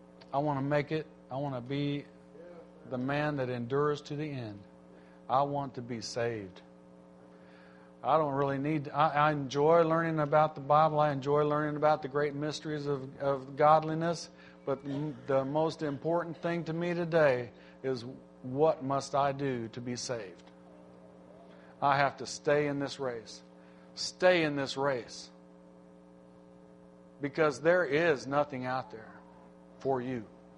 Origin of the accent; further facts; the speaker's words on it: Milwaukee, Wisconsin, United States; born there; also born or lived in Phoenix / Decatur / Chickasaw; I was born in Milwaukee, Wisconsin. Pastor there was, if I can think now, Brother Benny Morris. We moved to Phoenix, Arizona. Moved from Phoenix, Arizona to Decatur, Illinois. From Decatur, Illinois, we moved to Chickasaw, Alabama.